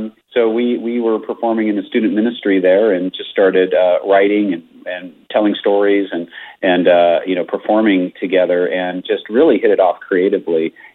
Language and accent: English; Denver, Colorado, United States; Phil was from the Chicago area. I was from Denver.